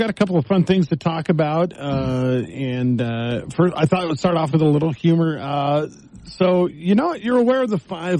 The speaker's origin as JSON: {"language": "English", "region": "Texas", "country": "United States", "tie": "born or raised there", "said": "When I grew up down in Texas, we lived near one of the early DuPont plastic plants."}